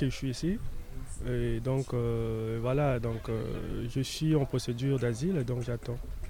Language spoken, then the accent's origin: French; Republic of the Congo; now in Digne, France; Je viens du Congo-Brazzaville. Ouais, je vais de Congo-Brazzaville, donc je suis ici.